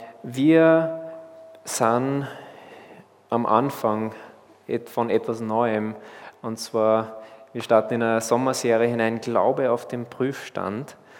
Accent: Austria; das heißt ja bei uns in Österreich Pickerl

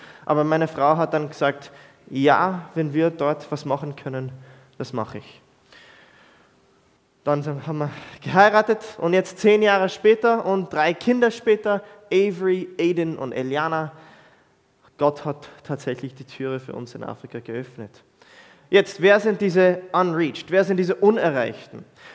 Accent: Jordan; moved away as an adult; now in Austria; Ich bin in Jordanien aufgewachsen und dann nach Österreich fürs Studium.

